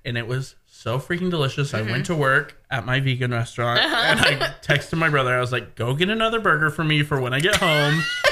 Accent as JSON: {"language": "English", "town": "Kingfisher", "region": "Oklahoma", "country": "United States", "said": "I'm from Kingfisher. Shout out, Kingfisher."}